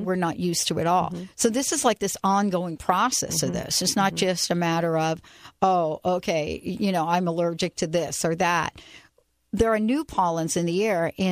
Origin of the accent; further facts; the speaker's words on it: New Jersey, United States; but I grew up in the Garden State, and I had allergies most of my life.